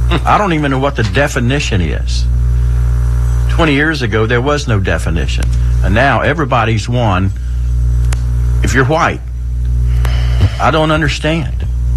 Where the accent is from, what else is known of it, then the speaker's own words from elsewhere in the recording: the South, United States; And I grew up in the South. I grew up around bad things, and we took care of it.